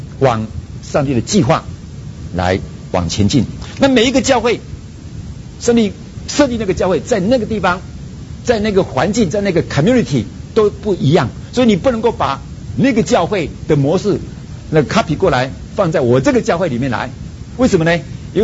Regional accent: Kaohsiung, Taiwan; 比如说我是来自高雄，那高雄是一个工业城哦，有很多重工业工厂在那个地方

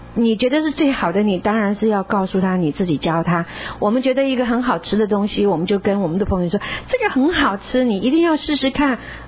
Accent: China; 所以我们不用按照我们中国人说天下无不是之父母，我反对这句话

